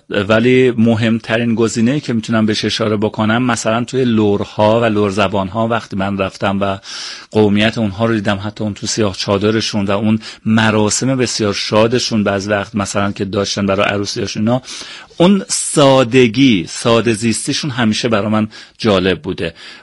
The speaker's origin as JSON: {"language": "Persian", "country": "Iran", "tie": "born or raised there", "said": "ایران برای من یک سرمایه، یک ثروت و یک عشق است. من در ایران متولد شدم، در ایران زیستم و قطعا نام ایران همیشه برای من یک پرچم مقدس است."}